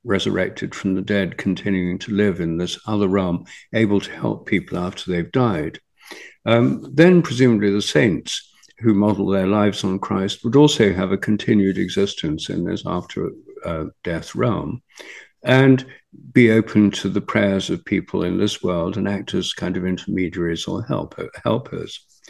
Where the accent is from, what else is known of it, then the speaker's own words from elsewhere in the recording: Newark-on-Trent, East Midlands, United Kingdom; in my hometown, Newark on Trent, St. Mary Magdalene, who I regard as my patron saint